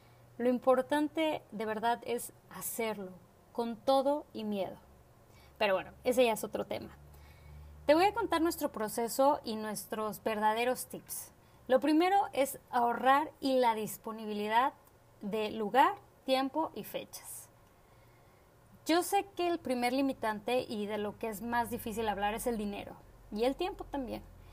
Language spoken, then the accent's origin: Spanish; Reynosa, Tamaulipas, Mexico; Yo estaba en Monterrey y de una u otra forma tenía que ir a casa. Soy de Reynosa, son alrededor de 3 horas de camino en camión.